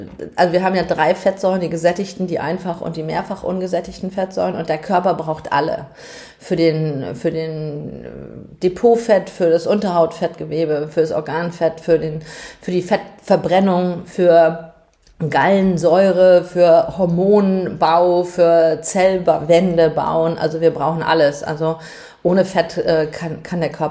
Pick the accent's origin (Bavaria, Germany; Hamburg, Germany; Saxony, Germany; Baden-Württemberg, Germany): Hamburg, Germany; now in Essen, Germany; in Essen bin ich ja gerade, ne? Ich komme ja eigentlich aus Hamburg.